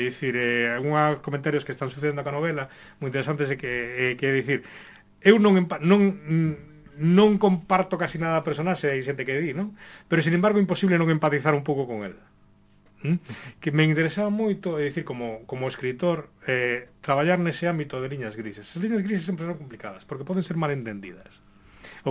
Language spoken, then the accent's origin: Galician; Galicia, Spain; Sinto que incluso como galego, como da miña época, da miña xeración